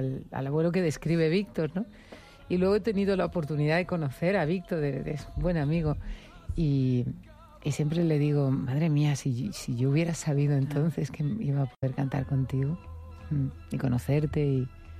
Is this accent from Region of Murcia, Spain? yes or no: yes; Yecla, Region of Murcia, Spain; born or raised there